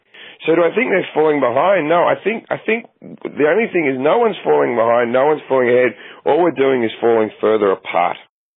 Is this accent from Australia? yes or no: yes; Australia; moved away as an adult; I haven't lived in Australia since I was 20 years old. I'm 39 now. It's been a long time